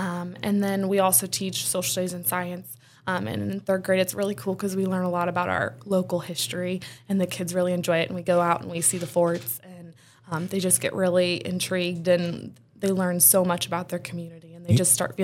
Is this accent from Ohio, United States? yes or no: yes; Vandalia, Ohio, United States; now in Fort Recovery, United States; So I grew up in the Vandalia area, and then I started going to school at Wright State Lake Campus, and I kind of just fell in love with the community. And I met my husband, and we now live in Fort Recovery.